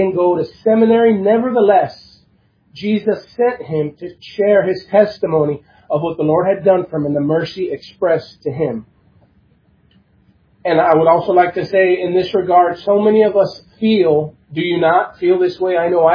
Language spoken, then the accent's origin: English; San Antonio, Texas, United States; born there; I was born in San Antonio, Texas, as the last of 9 children.